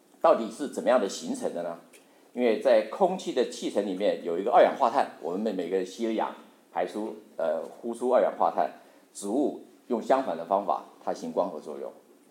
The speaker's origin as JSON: {"language": "Chinese", "country": "Taiwan", "said": "我是从台湾来的，那我父亲是国内安徽啊，我母亲是天津"}